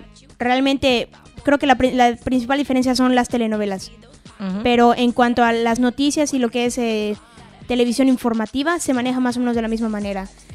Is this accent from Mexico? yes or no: yes; Yucatán, Mexico; Pues yo soy de México, de la República de Yucatán.